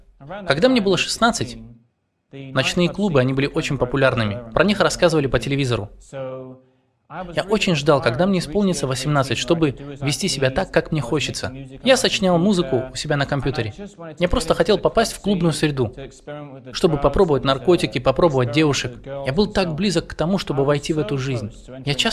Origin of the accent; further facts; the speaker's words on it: United Kingdom; я из Британии. Я воспитывался в нерелигиозной светской семье.